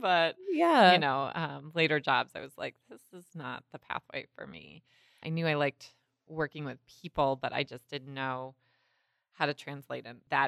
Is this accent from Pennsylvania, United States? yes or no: no; Midland, Michigan, United States; also born or lived in Cincinnati / Atlanta; So I was born in Cincinnati. My dad worked for Dow Chemical for a majority of his career. So we went to Midland, their headquarters. Then we went to Atlanta, Georgia, and then back to Midland.